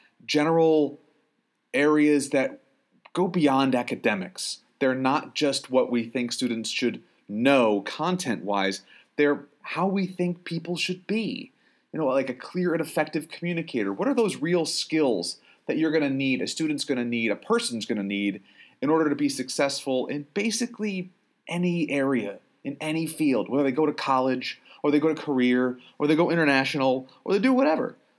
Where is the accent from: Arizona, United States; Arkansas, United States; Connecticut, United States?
Connecticut, United States; now in Maine, United States; I'm always – they say I'm from away. I'll never be a Mainer, but that's okay. I'm originally from Connecticut.